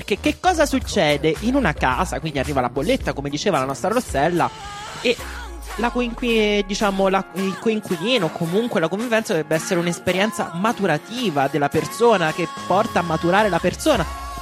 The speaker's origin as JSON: {"language": "Italian", "town": "Viterbo", "region": "Lazio", "country": "Italy", "tie": "born or raised there", "said": "dalla mia città d'origine, che è Viterbo, per arrivare a Roma."}